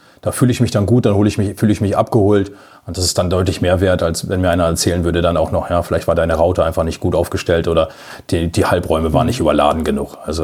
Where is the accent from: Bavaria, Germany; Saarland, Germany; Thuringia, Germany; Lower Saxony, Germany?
Lower Saxony, Germany; Osnabrück; moved away; Es ist meine Heimat. Ich bin dort geboren, ich bin dort aufgewachsen.